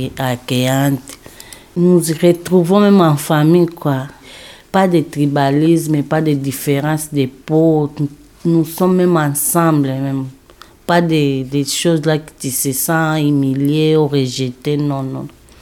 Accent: Angola; French is a second language; now in France

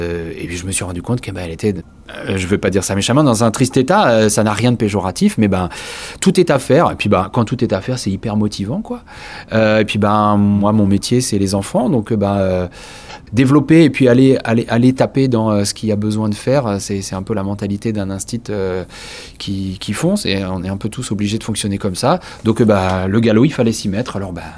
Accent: Vitré, Brittany, France; je suis originaire d'Haute-Bretagne, hein, je suis du pays de Vitré, bah, Saint-Rennais.

